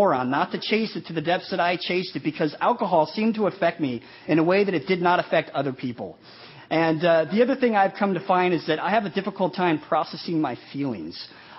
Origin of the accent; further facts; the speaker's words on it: Manila, Metro Manila, Philippines; born there; I was born in the Philippines, and I was born in Manila, and my mother was 16 years old at that time